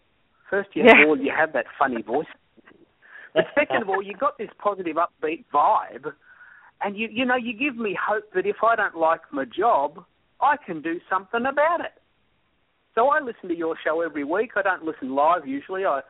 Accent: Australia; I'm an Aussie who teaches Twitter to the world.

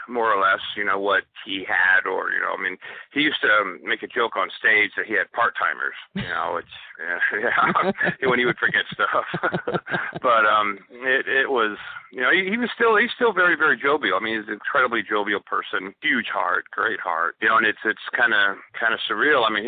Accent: Los Angeles, California, United States; now in Wichita, United States; I grew up in Los Angeles.

